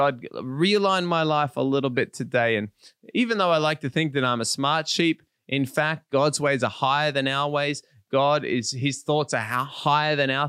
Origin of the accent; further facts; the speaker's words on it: Australia; And I'm from Australia, and I know a little bit about sheep.